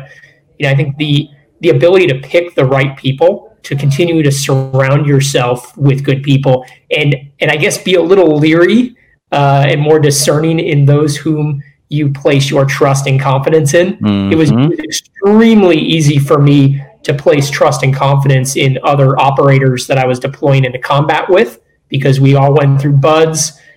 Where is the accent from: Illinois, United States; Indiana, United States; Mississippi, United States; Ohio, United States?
Illinois, United States; Chicago; So I grew up in Chicago, ended up going to the Naval Academy, graduated from the Academy in 03